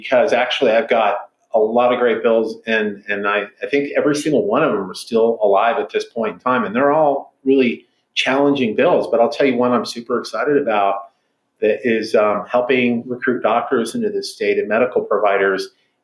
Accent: Las Cruces, New Mexico, United States; So I live in Las Cruces. I'm from Las Cruces. Born and raised there.

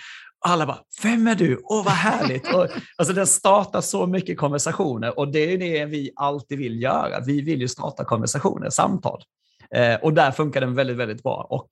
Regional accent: Småland, Sweden; det är inte bara min småländska bakgrund som gör att man liksom älskar att vara liksom kostnadseffektiv

